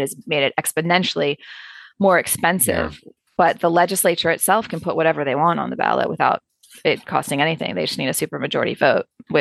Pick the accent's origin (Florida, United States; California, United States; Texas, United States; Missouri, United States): Florida, United States; Jupiter; I'm the Trapper Nelson episode I was listening to because I'm from Jupiter.